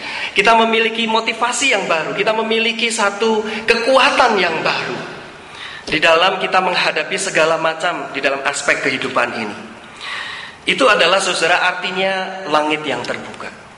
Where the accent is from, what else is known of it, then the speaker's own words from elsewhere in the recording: Jakarta, Indonesia; also born or lived in Magelang; Saya dari Magelang, saudara ya, saya dilahirkan di Magelang, kota kecil di Magelang, besarnya sih di Jakarta, tapi saya lahirnya di Magelang.